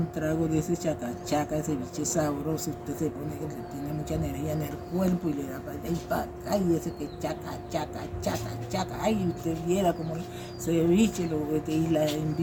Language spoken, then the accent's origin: Spanish; Chocó, Colombia; soy de Chocó, Bajo Aguadó y soy sibiruseña.